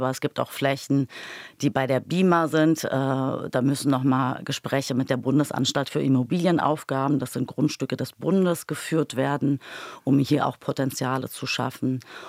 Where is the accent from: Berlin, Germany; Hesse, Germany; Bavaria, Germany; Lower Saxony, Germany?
Berlin, Germany; Weil ich da meine Kindheit verbracht habe.